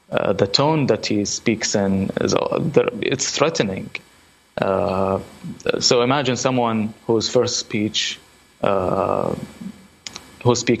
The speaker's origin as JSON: {"language": "English", "country": "Iraq", "tie": "born or raised there", "second_language": "English", "said": "These are some of my earliest memories, is watching from our rooftop as my hometown gets bombed by America and its allies in 98 in Operation Desert Fox"}